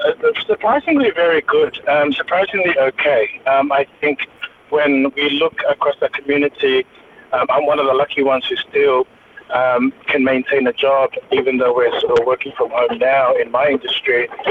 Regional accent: Samoa; also born or lived in Auckland, New Zealand; now in Australia; So I'm a New Zealand born Samoan, raised in Samoa, but now living in Australia. So I was born in Auckland, New Zealand, raised a little bit in New Zealand, then Australia, and then my early 20s spent that in Samoa

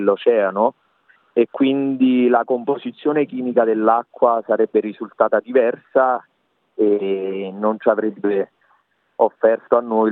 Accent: Torre del Greco, Campania, Italy; also born or lived in Naples; Sì, io sono nato a Napoli, Napoli città, anche se ho vissuto per molto tempo a Torre del Greco, quindi sono nato e cresciuto lì a Torre del Greco.

